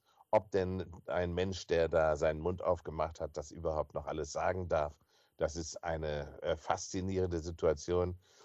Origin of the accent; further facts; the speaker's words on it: Bremen, Germany; Wir haben jetzt schon Stadtviertel in Berlin, in meiner Heimatstadt Bremen und anderswo